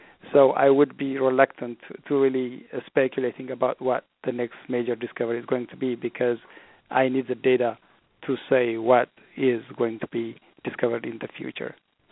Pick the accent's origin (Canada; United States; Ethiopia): Ethiopia; English is a second language; as a kid growing up in Ethiopia, as you can imagine, by and large, you have to persevere.